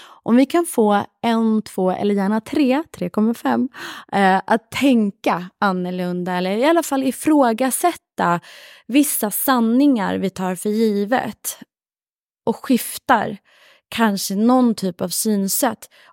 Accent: Sweden; Inte bara för att jag är svensk

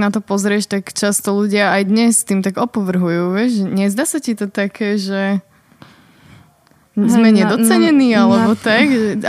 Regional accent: Bytča, Žilina Region, Slovakia; ja som z Bytče. A je to také, že poznáš tam každého, je to v podstate ako na dedine, ale máš tam aj obchody, proste je to také malé mestečko, by som povedala.

